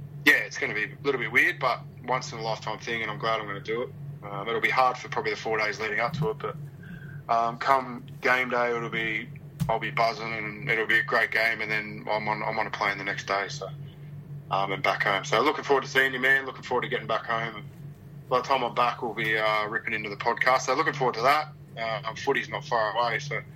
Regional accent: England, United Kingdom; You're on the other side of the world, like watching, you know, being an English fan watching your NRL side win in Australia and having no friends or family there.

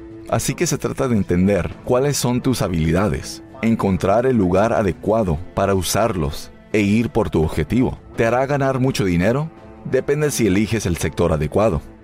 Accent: Pittsburgh, Pennsylvania, United States; Crecí en Pittsburgh, así que probablemente con menos de 12 años salía y compraba tarjetas de béisbol que coleccionaba.

